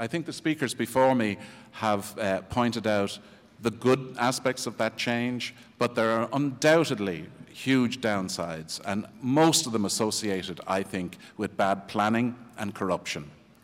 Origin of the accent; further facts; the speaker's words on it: Dublin, County Dublin, Ireland; when I grew up in Dublin in the 1950s, it was absolutely unchanged from that city of 1904.